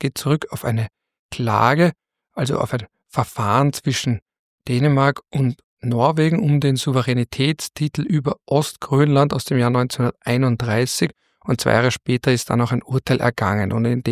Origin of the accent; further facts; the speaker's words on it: Austria; als Österreicher liest man automatisch Jänner.